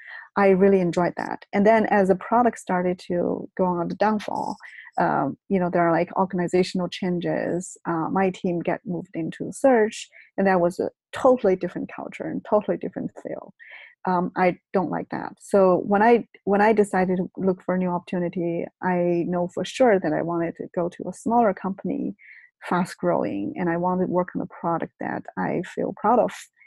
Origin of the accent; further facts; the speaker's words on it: China; English is a second language; moved away as an adult; now in United States; My hometown is in the Midwest of China. I went to college in Beijing.